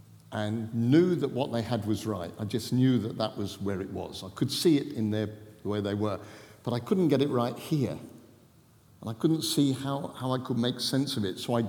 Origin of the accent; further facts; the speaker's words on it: South East England, United Kingdom; I come from Southeast England, obviously. And my bedroom looked over the English Channel.